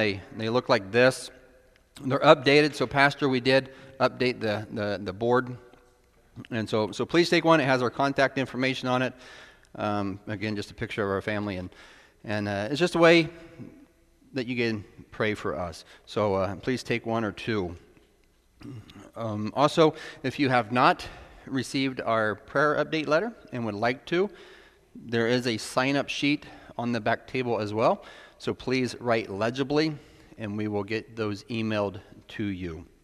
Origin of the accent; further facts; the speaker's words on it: Indiana, United States; accent: Indiana; So we're originally from Indiana. That's why I talk with an accent. So please forgive me, I'm not Minnesotan, but we have lived in Minnesota.